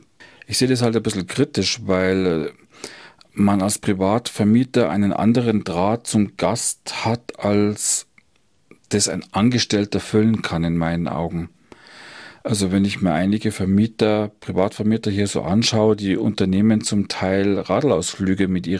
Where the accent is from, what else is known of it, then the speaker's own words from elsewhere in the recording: Bayrischzell, Bavaria, Germany; Also ich lebe jetzt schon seit 50 Jahren hier. Ich bin in Bayerischzell geboren und aufgewachsen.